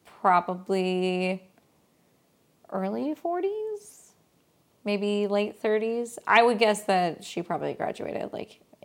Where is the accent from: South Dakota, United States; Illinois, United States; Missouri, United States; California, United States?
California, United States; now in San Diego, United States; I told her that we moved from LA, but I'm from Northern California.